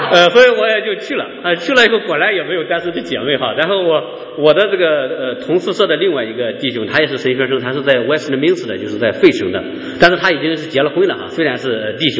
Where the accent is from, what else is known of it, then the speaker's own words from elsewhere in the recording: Shandong, China; 我在我老家呢，因为我们是农村哈，山东农村，我们那边结婚都很早